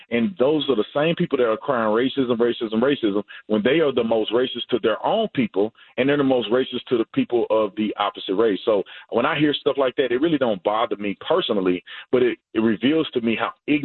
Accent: United States; I'm an American first, and I'm a child of God, and then everything else falls in line.

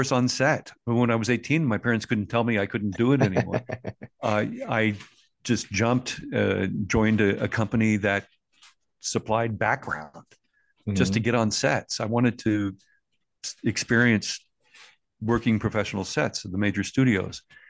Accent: Hollywood, California, United States; I grew up in Hollywood. You know, my dad ran private clubs and a lot of actors, producers, directors played cards or backgammon at his clubs.

